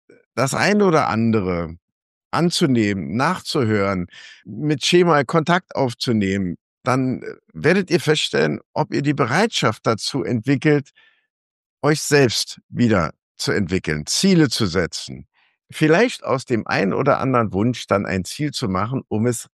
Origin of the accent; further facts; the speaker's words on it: Berlin, Germany; ich so als Berliner